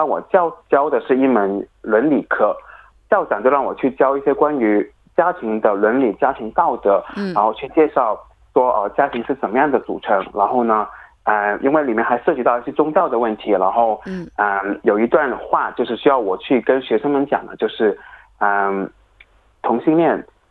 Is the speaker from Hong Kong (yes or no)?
yes; Hong Kong; now in Sydney, Australia; 然后我个人是来自香港的，我大概是六年前从香港来到澳大利亚的悉尼。